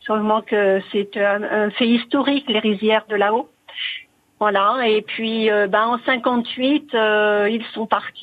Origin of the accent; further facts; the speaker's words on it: Italy; French is a second language; Je suis italienne, rapidement.